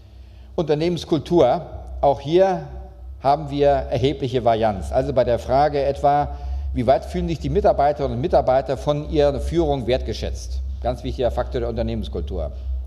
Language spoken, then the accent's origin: German; North Rhine-Westphalia, Germany; Natürlich, ich komme aus Westfalen, da ist der Fettweg Europas, da werden die meisten Würste hergestellt.